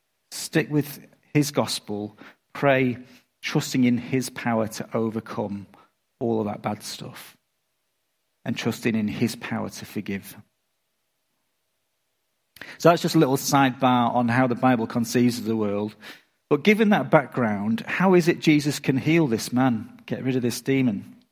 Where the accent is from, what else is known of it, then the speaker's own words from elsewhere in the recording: England, United Kingdom; When I was growing up in England, there's an old quiz show